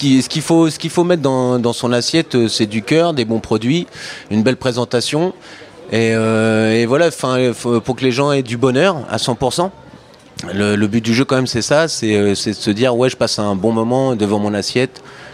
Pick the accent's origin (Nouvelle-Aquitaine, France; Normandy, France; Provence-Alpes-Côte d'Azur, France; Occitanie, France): Normandy, France; je suis normand